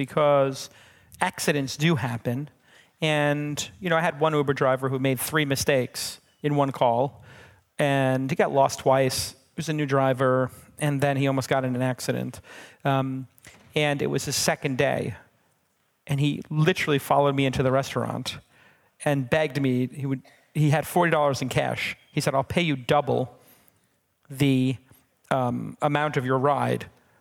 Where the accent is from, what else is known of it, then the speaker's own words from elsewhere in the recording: New York, United States; I can tell you, I'm from New York.